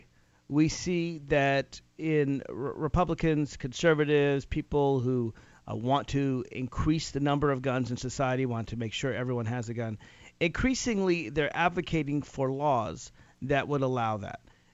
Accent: Virginia, United States; Virginia, for example, my home state.

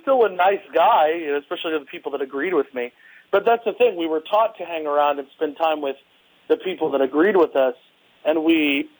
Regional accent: Nashville, Tennessee, United States; Well, I was raised in the Bible Belt in Nashville, Tennessee. I'm actually here right now visiting.

